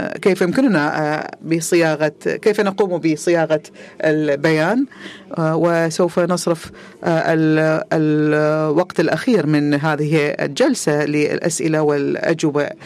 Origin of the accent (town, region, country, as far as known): Egypt